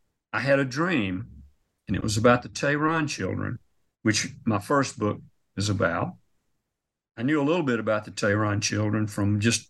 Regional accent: the South, United States; You know, being a Southerner, I read a lot of Southern literature and everything.

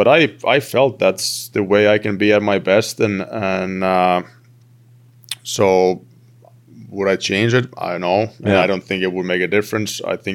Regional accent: Turku, Southwest Finland, Finland; English is a second language; when I played for my hometown team in Finland, in TPS, it would be the same thing there.

